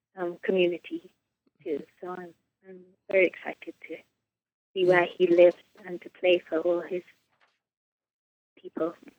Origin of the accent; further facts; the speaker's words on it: England, United Kingdom; now in Provincetown, United States; I'm from the south coast of England.